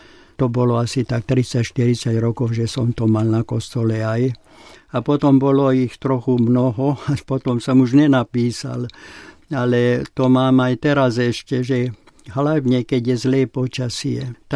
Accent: Trnava Region, Slovakia; born there; Naša výša, kde som sa narodil, je 0 na Žitnom ostrove. U Bratislavy, nedaleko od Bratislavy.

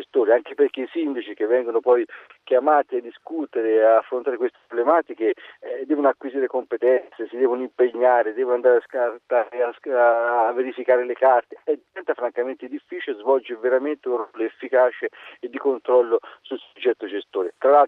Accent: Tuscany, Italy; devo dire, vengo dalla provincia di Arezzo.

